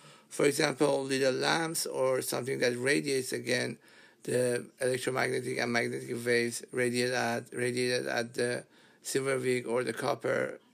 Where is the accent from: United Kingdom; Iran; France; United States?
Iran; and I am from Iran.